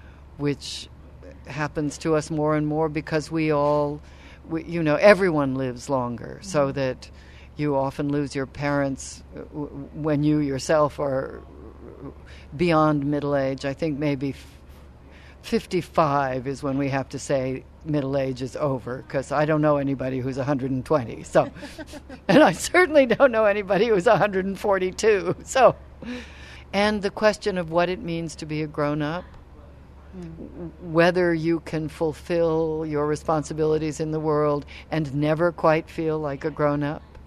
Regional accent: Oakland, California, United States; now in New York, United States; I grew up in Oakland. I lived in Oakland from the sixth grade to my junior year at Stanford.

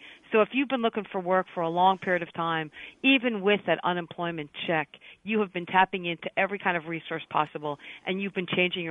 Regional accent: New Hampshire, United States; But my home state of New Hampshire

